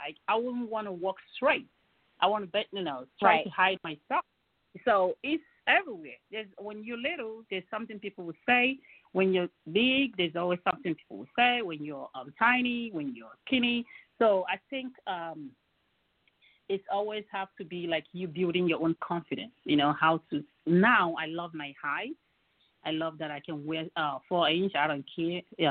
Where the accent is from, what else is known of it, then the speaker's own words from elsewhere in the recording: Nigeria; And then I'm from Nigeria.